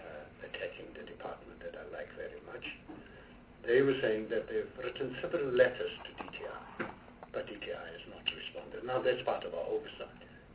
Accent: Gauteng, South Africa; I'm from Gauteng. I need to consult with the provincial legislature.

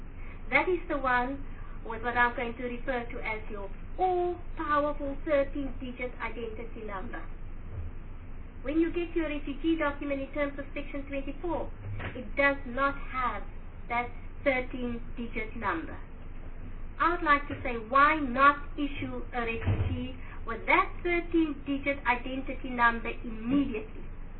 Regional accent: South Africa; And it may say that as a South African, you can add many negatives to that if you want to.

